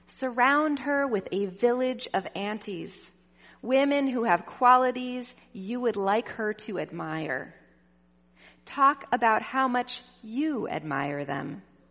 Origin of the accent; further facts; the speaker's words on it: Los Angeles, California, United States; Maybe it was because I was young, or maybe it was because I grew up in Los Angeles, land of the entertainment industry. As I moved away and grew older